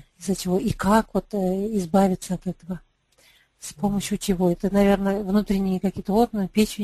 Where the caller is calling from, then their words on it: Uralsk, West Kazakhstan Region, Kazakhstan; я из Уральска.